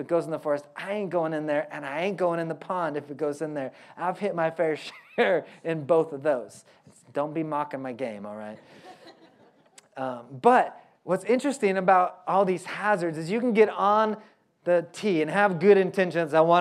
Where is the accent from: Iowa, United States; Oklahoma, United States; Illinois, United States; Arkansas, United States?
Oklahoma, United States; I'm from Oklahoma, so stinking and thinking don't have a G.